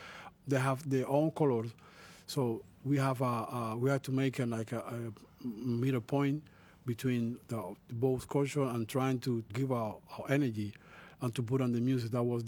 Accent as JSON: {"language": "English", "country": "Cuba", "second_language": "English", "said": "never forget where I come from. I come from Cuba, so all my music had to be a flavor of Cuba in any way."}